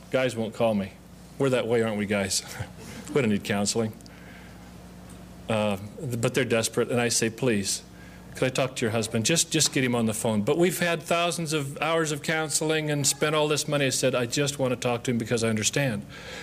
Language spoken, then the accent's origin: English; Omaha, Nebraska, United States; now in Santa Rosa, United States; I was raised in Omaha. We've been in Santa Rosa for about 30 years.